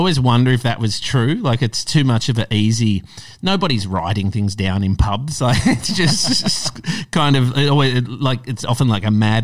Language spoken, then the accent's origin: English; North Baldwin, Australia; born there; also born or lived in Perth; I was born in North Baldwin.